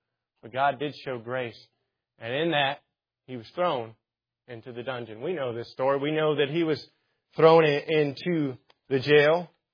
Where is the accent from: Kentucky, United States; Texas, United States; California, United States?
Texas, United States; I'm from Texas, as you may not know. You may know that or may not. But I'm from there, and I have heritage